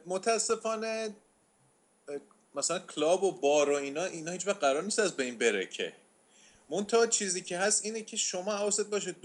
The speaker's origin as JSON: {"language": "Persian", "country": "Iran", "moved": "yes", "said": "چون من با یه انرژی همچین زاید الوصفی از ایران اومدم"}